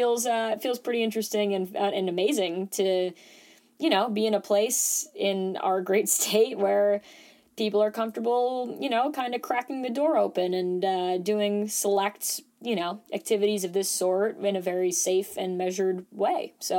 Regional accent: Manhattan, New York, United States; because I am born and raised in Manhattan.

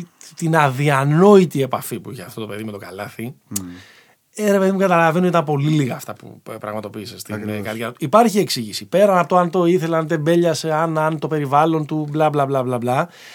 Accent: Attica, Greece; όσο μεγαλώσαμε, ας πούμε, στην Δυτική Αττική

